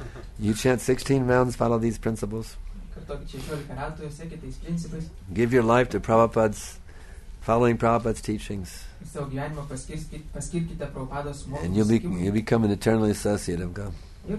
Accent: United States; But I tell you, I'm from America, and so there is such a place.

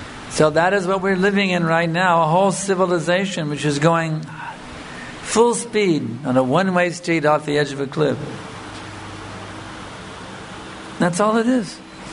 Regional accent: United States; we have as a kid growing up in America, I don't know if they have it here, but back in the 60s, that was the big thing

